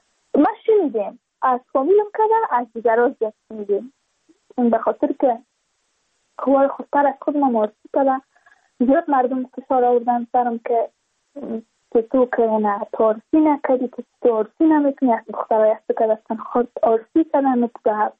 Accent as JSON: {"language": "Persian", "region": "Badakhshan", "country": "Afghanistan", "said": "ما از بدخشان هستیم، یعنی منطقه دور دستش"}